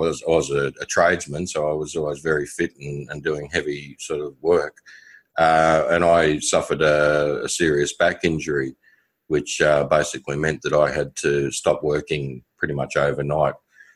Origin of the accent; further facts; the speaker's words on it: Sydney, New South Wales, Australia; I grew up in Sydney, in the western suburbs, probably one of the poorer socioeconomic areas.